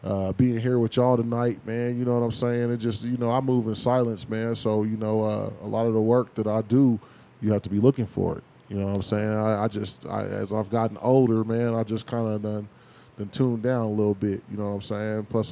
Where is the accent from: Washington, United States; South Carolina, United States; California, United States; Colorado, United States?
Colorado, United States; Denver; Man, I grew up on 28th in York, across the street from Ben's. You know what I'm saying? When Brown Sugar used to be on 28th.